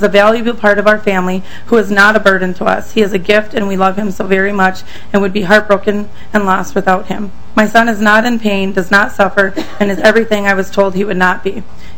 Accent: Baxter, Minnesota, United States; We're from Baxter, Minnesota.

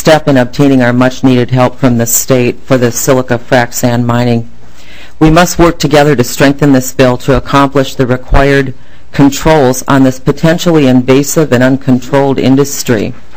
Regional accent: Florence Township, United States; I'm from Florence Township.

